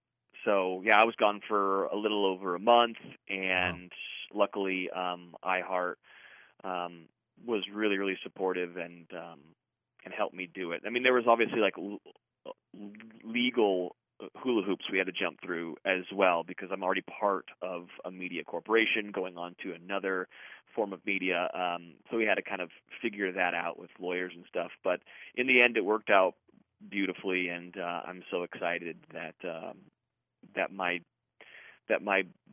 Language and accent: English; Monterey, California, United States; now in Nashville, United States; I grew up in Central California in a place called Monterey.